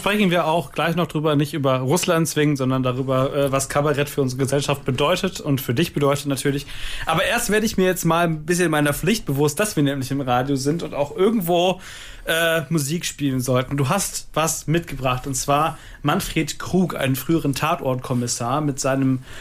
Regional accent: Essen, North Rhine-Westphalia, Germany; Ich komme ja aus Essen. Das ist mein Ruhrpott-Typ quasi.

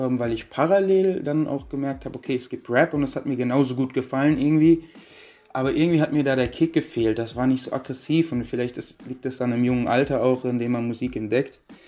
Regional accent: Darmstadt, Hesse, Germany; moved away as an adult; Genau, das ist meine Heimat, da komme ich eigentlich her. Da wurde ich auch geboren. Und ja, dementsprechend bin ich da auch aufgewachsen, die ersten 20 Jahre meines Lebens dort verbracht.

